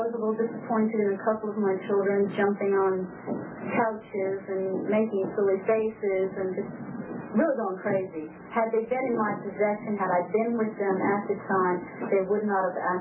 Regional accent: Florida, United States; I'm originally from Florida.

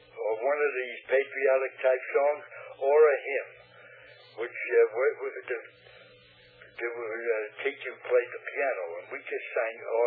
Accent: New York City, New York, United States; born there; I was born in Manhattan Island, in New York, in the city of New York, and right in the middle of Manhattan Island, by the way.

